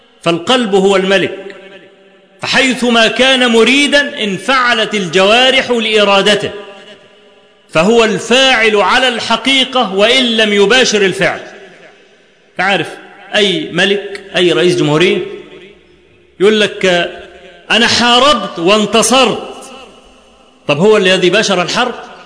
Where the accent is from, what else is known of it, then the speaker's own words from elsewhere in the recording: Egypt; في الزلزال اللي حصل في مطلع سنة 90 عندنا في مصر